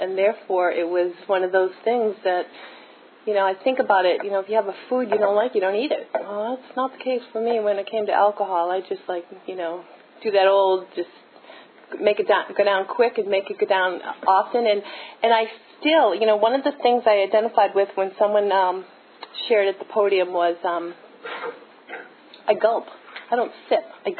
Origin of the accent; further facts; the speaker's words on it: Massachusetts, United States; I got a scholarship to a school in D.C., and I grew up in Massachusetts.